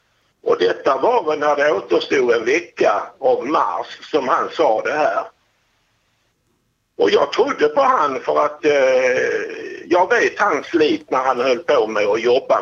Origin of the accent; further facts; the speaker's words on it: Malmö, Skåne, Sweden; born there; also born or lived in Ystad; Ja, jag är född i Malmö och bodde 17 år i Ystad.